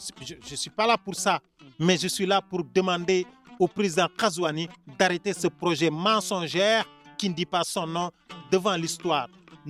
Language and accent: French; Senegal; Moi, je ne suis pas mauritanien, je suis sénégalais. mais je peux dire que je suis en partie mauritanien, car n'eût été le déplacement de mes aïeuls de la rive droite vers la rive gauche